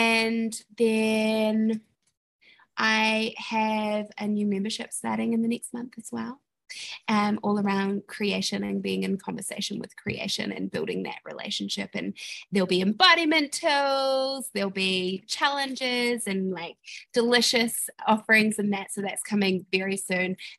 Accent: New Zealand; accent: New Zealand; a lot of Americans think I'm … because of my New Zealand accent.

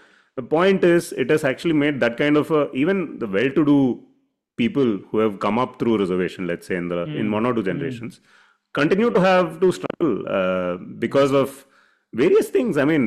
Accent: India; the whole idea of being Indian is something that I have a question, like, what does it even mean? I was born within this random border

